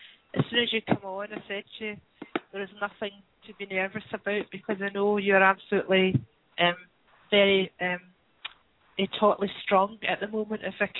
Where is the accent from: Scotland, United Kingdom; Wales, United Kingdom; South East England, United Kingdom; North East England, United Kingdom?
Scotland, United Kingdom; I'm Scottish, and Scotch is a drink.